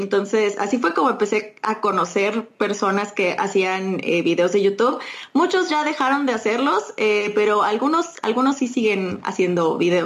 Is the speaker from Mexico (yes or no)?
yes; Mexico City, Mexico; vivo en la Ciudad de México, soy de México